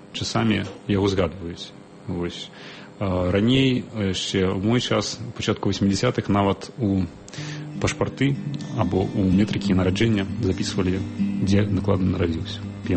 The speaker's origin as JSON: {"language": "Belarusian", "town": "Zadnye", "region": "Vitebsk Region", "country": "Belarus", "tie": "born there", "said": "Я нарадзіўся ў вёсцы на Талачынчыне, Віцебская область. Вёска называецца Заднё, з такой дзіўнай назвай, але вёска зараз так называецца. Раней яна складалася з двух частак, адна з которых называлася Пьемонт. Вось, менавіта ў гэтай частцы вёскі я нарадзіўся."}